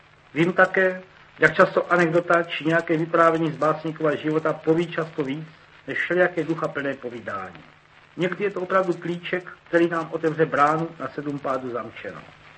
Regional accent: Brno, South Moravian Region, Czechia; born there; Můj rodný kraj je na Moravě. Narodil jsem se sice v Brně, ale srdcem a rodem jsem svázán s Českomoravskou Vysočinou

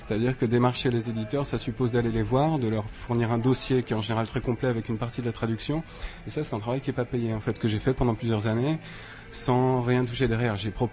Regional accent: France; Moi, je suis français, un français qui a appris le tchèque, et je parle tchèque à peu près comme je parle français

